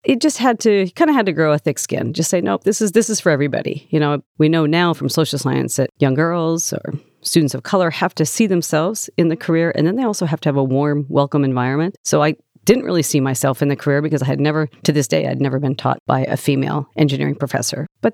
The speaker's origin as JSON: {"language": "English", "region": "Montana", "country": "United States", "tie": "born or raised there", "said": "Because again, growing up in Montana, we have beautiful skies at night. You can see the stars."}